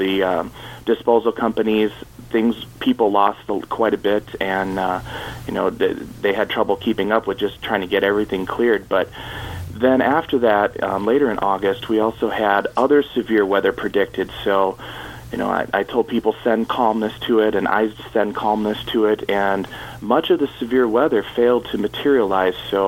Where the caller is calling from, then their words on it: Michigan, United States; I'm calling from Michigan.